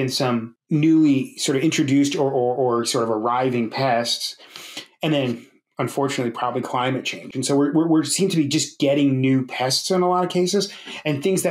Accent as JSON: {"language": "English", "country": "United States", "lives_now": "Canada", "said": "I got here directly from California. So the start is that so I'm originally American, even though I'm at a Canadian university."}